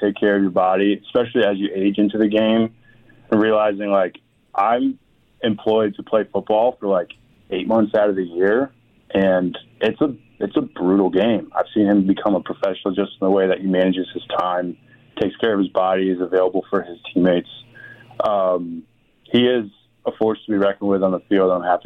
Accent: Connecticut, United States; You know, I grew up in Connecticut where we rooted for the Patriots

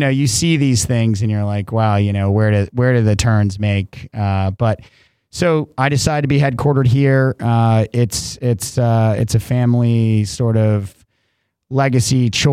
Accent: West Palm Beach, Florida, United States; born there; And the only reason I was born in West Palm Beach, you know, nine generations later from the first folks that came over was because they brought baseball to Florida in the 20s.

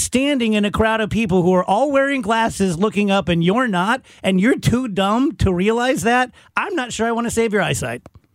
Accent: South Roxana, Illinois, United States; born there; I graduated from Wash U, but I was born in South Roxana, right?

